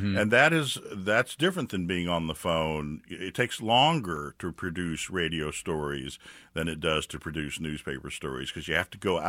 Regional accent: Austin, Texas, United States; also born or lived in New York City; It appeared on WNYC, and I packed up and moved back to Austin, which is my hometown. It had been my plan. I knew I could never live in New York City on a freelancer's salary.

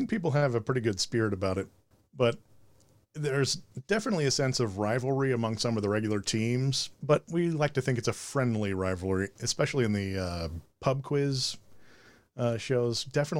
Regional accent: Springfield, United States; Well, I'm from Springfield.

